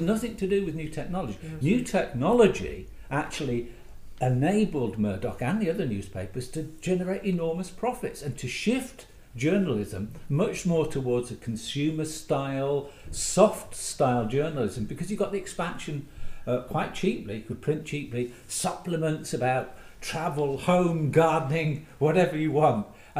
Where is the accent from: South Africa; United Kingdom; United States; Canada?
United Kingdom; Yorkshire and the Humber; during the miners' strike, I come from Yorkshire, and during the miners' strike